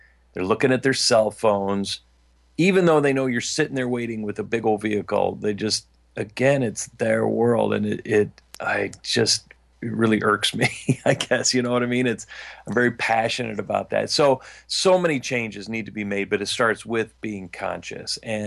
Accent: Midwest, United States; And I mean, I come from the Midwest, and I think that a lot of Midwest people are just much nicer and more conscious.

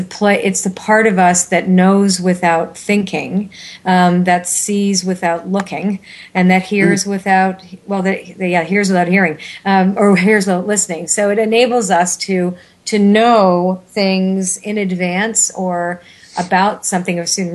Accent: Toronto, Ontario, Canada; No, I'm from Toronto originally

